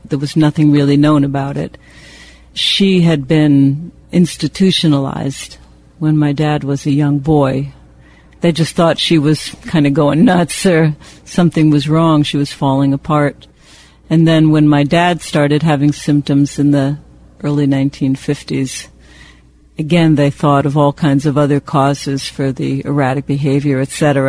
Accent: Brooklyn, New York, United States; born there; My birthday is January 2nd, 1950, so I'm 60 years old. I was born in Brooklyn, New York.

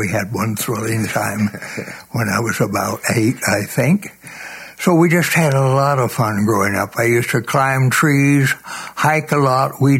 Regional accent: Tulsa, Oklahoma, United States; also born or lived in Kansas City; And then we moved from Kansas City back to my original birthplace here in Tulsa in 38, and I finished my education here, junior high at Wilson, junior high, high school Will Rogers High School, graduated there in 43

